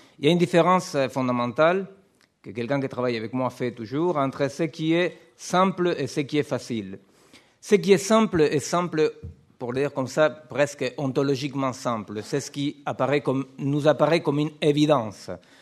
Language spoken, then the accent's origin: French; Argentina; je suis argentin, bien qu'un habitant depuis très longtemps, depuis mon exil en France, je suis argentin.